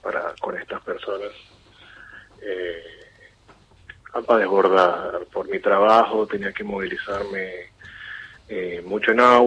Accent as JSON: {"language": "Spanish", "country": "Venezuela", "moved": "yes", "said": "Sí, la gran mayoría de la generación joven de mi familia se encuentra en un 90% fuera de Venezuela."}